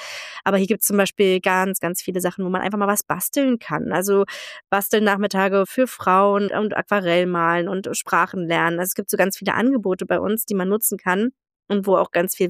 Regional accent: Northern Germany, Germany; wir kommen ja auch aus Norddeutschland, bei uns isst man der Kartoffelsalat an Heiligabend

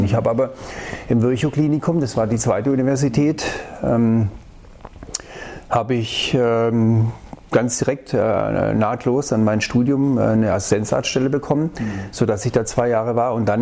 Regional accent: Baden-Württemberg, Germany; im Schwarzwald, wo ich herkomme

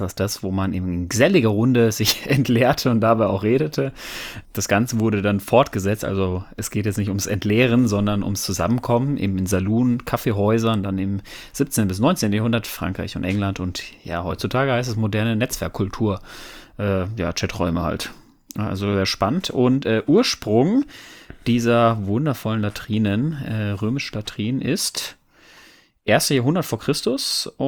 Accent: North Rhine-Westphalia, Germany; Ich komme ja ursprünglich aus dem Pott

